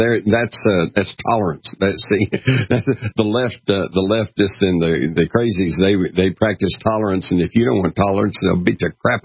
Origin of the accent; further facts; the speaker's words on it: Scotland, United Kingdom; accent: Scottish; I think I lost my Scottish accent.